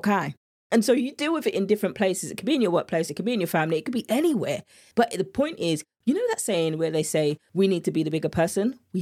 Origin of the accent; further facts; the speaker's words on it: England, United Kingdom; accent: English; You see my English accent there?